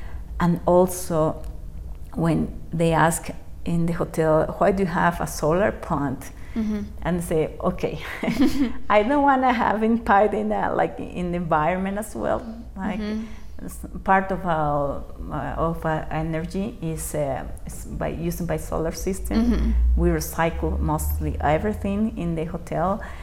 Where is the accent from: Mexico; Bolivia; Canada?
Bolivia; La Paz; English is a second language; and I came from Bolivia, La Paz